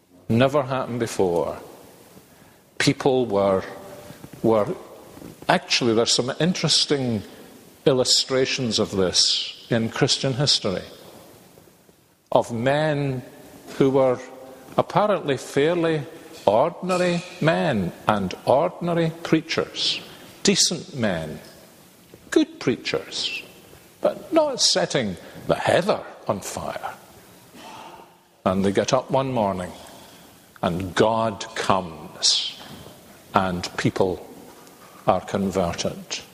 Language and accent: English; Scotland, United Kingdom; we're Scottish